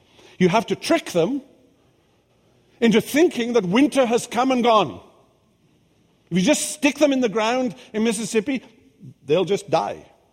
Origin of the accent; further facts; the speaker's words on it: Wales, United Kingdom; now in United States; Now, when I first came to the United States, I'm Welsh